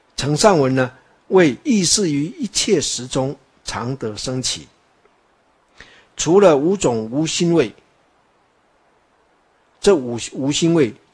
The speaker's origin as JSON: {"language": "Chinese", "country": "Taiwan", "said": "我们台湾人、中国人才不会这样的，走过就走过了"}